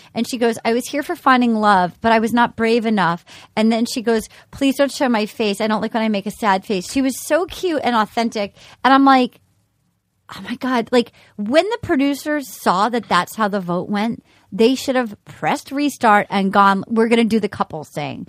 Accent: Rhode Island, United States; I'm from a town with a general store and no stoplights.

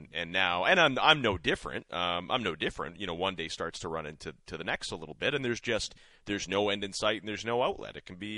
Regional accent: Saskatchewan, Canada; so I grew up in Saskatchewan, but a lot of my family was in Alberta, cousins and stuff.

